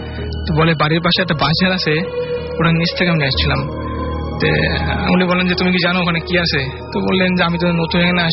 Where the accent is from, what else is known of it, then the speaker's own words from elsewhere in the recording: Natore, Rajshahi Division, Bangladesh; আমি নাটোর থেকে আসছি।